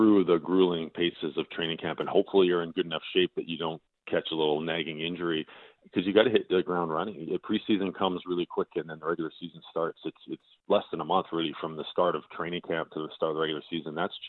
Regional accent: Thunder Bay, Ontario, Canada; also born or lived in Cold Lake; So Thunder Bay is home. And my wife and I are both from there.

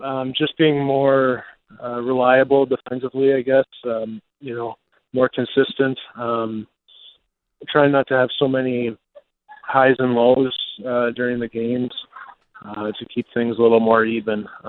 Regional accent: Weyburn, Saskatchewan, Canada; also born or lived in Estevan; I was born in Estevan, but I'm from Weyburn, Saskatchewan, not about an hour away.

